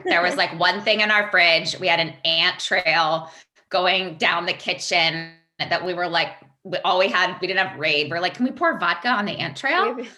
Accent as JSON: {"language": "English", "town": "Virginia Beach", "region": "Virginia", "country": "United States", "tie": "born or raised there", "said": "And I grew up in Virginia Beach."}